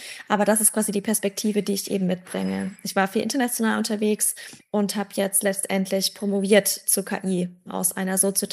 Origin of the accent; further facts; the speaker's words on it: Bavaria, Germany; Ich selbst bin eine Frau, ich komme aus Franken, ich komme aus Bayern, also nicht unbedingt aus dem progressivsten Teil von Deutschland. Ich bin hier in der Nähe aufgewachsen, bin jetzt auch wieder hierher zurückgekehrt.